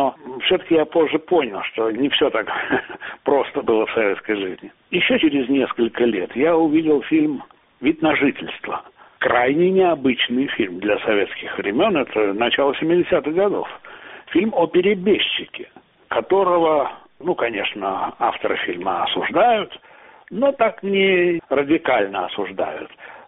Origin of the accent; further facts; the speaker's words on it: Tashkent, Uzbekistan; moved away as an adult; now in Moscow, Russia; И я его в Ташкенте, я родом из Ташкента, смотрел в каком-то клубе